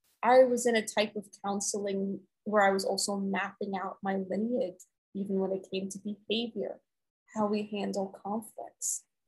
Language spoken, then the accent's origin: English; New York City, New York, United States; I grew up on the Upper East Side of New York City, went to one of the top private schools.